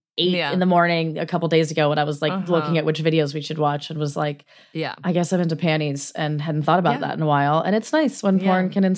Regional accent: Colorado, United States; I grew up in Colorado, big party school.

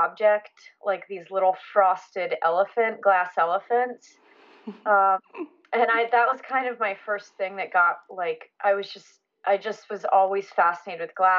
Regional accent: York, Pennsylvania, United States; now in Philadelphia, United States; I grew up in York, Pennsylvania.

